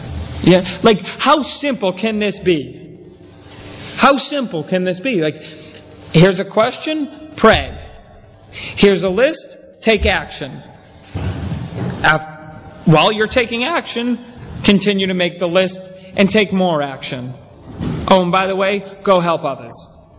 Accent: Hanson, Massachusetts, United States; I'm a drunk from Hanson, Mass.

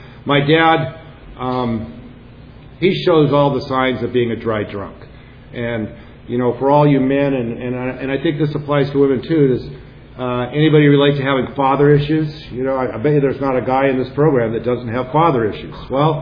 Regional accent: San Clemente, California, United States; I grew up in South San Clemente in a middle-class family with a loving mother and father who weren't perfect, but they weren't alcoholic. And San Clemente, you know, in the 50s and 60s was a really neat place to grow up.

